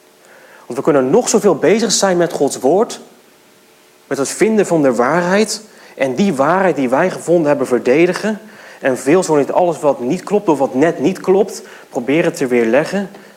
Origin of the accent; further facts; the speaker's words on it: Veenendaal, Utrecht, Netherlands; Ik kom uit Veenendaal, dus dit is wel een beetje een thuiswedstrijd voor mij.